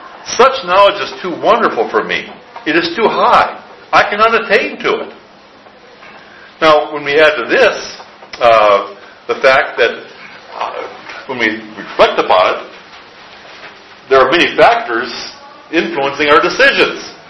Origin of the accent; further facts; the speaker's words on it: Midwest, United States; now in North Carolina, United States; We know how to predict weather much better now than we did when I grew up in the Midwest.